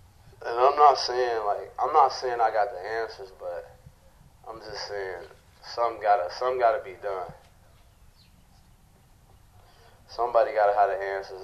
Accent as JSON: {"language": "English", "town": "Chicago", "region": "Illinois", "country": "United States", "said": "And I'm from Chicago, so I already know, like, it's a lot of killings going on out there."}